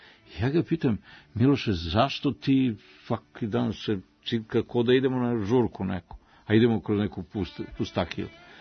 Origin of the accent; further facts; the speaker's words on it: Serbia; ja sam došao iz Srbije, ja sam novinar.